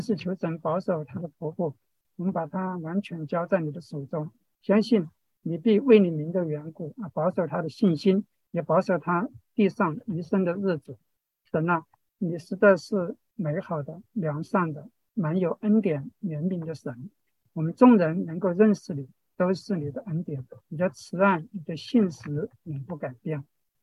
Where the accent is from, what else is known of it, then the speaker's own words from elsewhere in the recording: Sichuan, China; born there; 我是1970年出生在四川一个农村